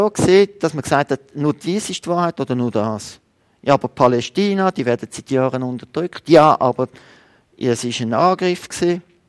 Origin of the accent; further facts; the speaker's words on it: Switzerland; als Schweizer sind wir sowieso neutral, oder?